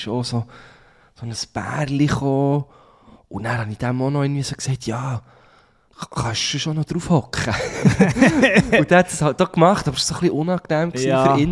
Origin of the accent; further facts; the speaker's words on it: Thun, Bern, Switzerland; ich komme aus Thun. Ich bin ja noch in Basel